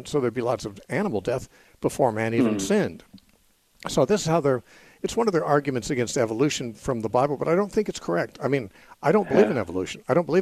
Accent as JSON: {"language": "English", "region": "California", "country": "United States", "also_born_or_lived": "McMinnville", "said": "I'm originally from California, but I did live in McMinnville for 10 years, right?"}